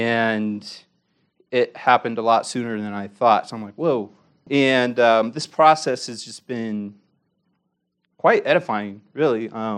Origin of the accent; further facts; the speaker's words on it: Turlock, California, United States; I grew up in Turlock, California. That's where I met Eric, at Calvary Baptist Church.